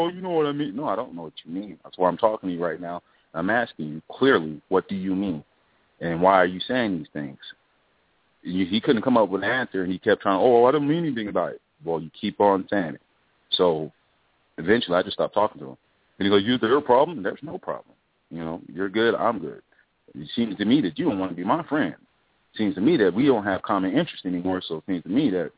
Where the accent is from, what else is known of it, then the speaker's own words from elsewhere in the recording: Las Vegas, Nevada, United States; But like I said, I'm from Las Vegas, and people forget about that shootout in the casinos in Laughlin with the Hells Angels and the Mongols.